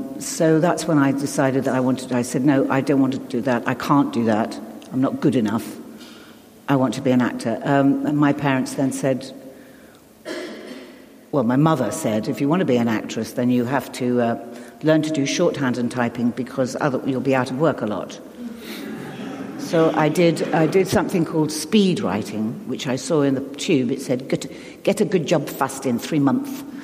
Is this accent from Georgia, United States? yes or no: no; New York, United States; born there; I was born in New York, and we had a nanny called Aggie